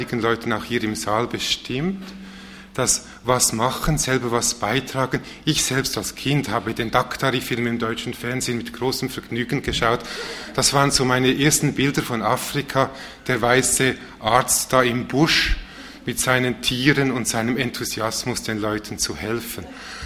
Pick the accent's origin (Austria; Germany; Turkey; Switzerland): Switzerland; Ich bin ja auch so eine Art Außereuropäer, ich komme aus der Schweiz.